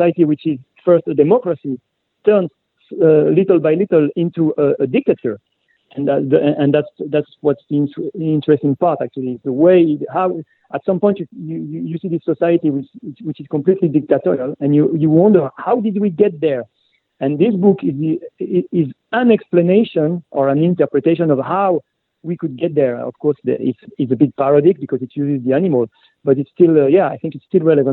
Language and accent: English; France; I grew up in France and I didn't know British history that much.